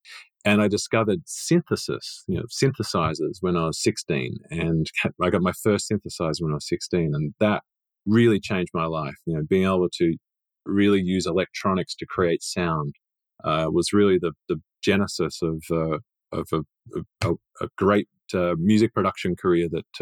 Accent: Australia; also born or lived in New York; now in United States; I was born in New York, but my family were from England and we moved back to Australia when I was very young. Now, growing up in Australia, it was a small town and I went to a humble high school.

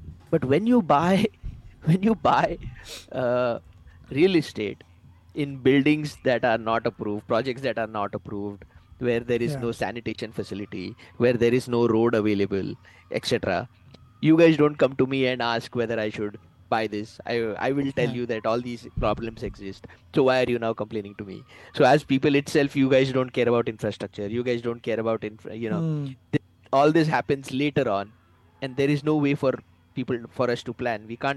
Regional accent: India; There was this one guy who I grew up with back in India

